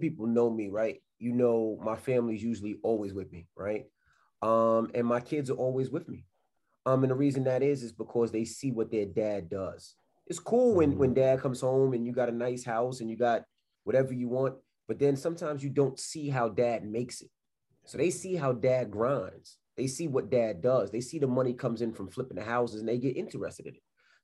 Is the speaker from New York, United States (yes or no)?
yes; Queens, New York, United States; I'm from Queens, New York.